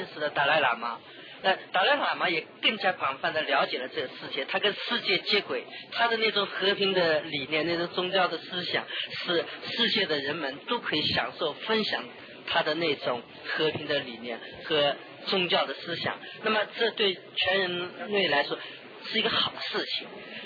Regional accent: China; 所以我作为一个中国人

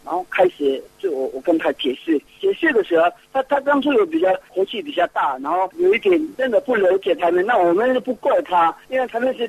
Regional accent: Tibet, China; 我们西藏人流亡在外面

